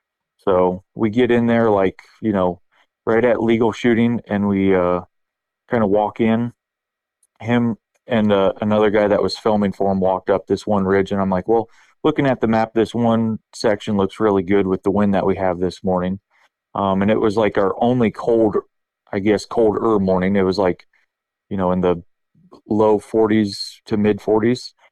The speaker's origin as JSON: {"language": "English", "region": "Ohio", "country": "United States", "said": "I'm from Northeast Ohio area. I'm 32 years old"}